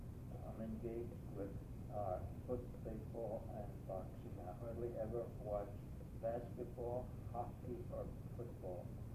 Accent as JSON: {"language": "English", "town": "Brooklyn", "region": "New York", "country": "United States", "tie": "born there", "said": "I was born in Brooklyn, New York in 1922, May 23rd, which is my birthday today."}